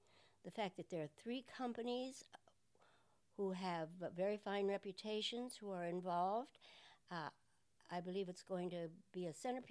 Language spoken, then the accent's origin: English; Dayton, Ohio, United States; I grew up in Walnut Hills, which is East Dayton.